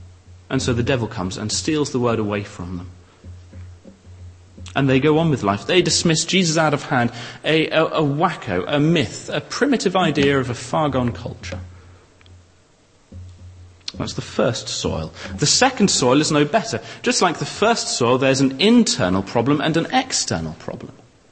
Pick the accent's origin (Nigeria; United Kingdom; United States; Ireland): United Kingdom; England; I'm allowed to say this because I'm an English person.